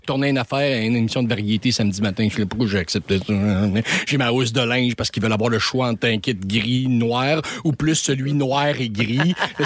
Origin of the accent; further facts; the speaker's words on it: Quebec, Canada; accent: Gaspésien; Mon accent gaspésien était pas prêt, moi, là.